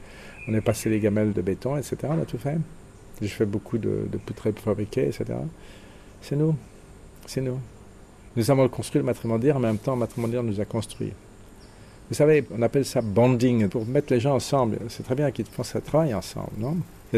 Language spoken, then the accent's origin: French; Paris, Île-de-France, France; moved away as an adult; now in Auroville, India; je suis parisien, j'ai 71 ans, je suis ici à Auroville en permanence depuis 80. J'ai passé donc plus de la moitié de ma vie ici.